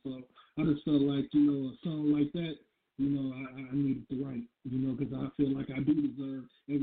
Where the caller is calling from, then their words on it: Grand Rapids, Michigan, United States; I'm calling from Michigan, Grand Rapids, Michigan.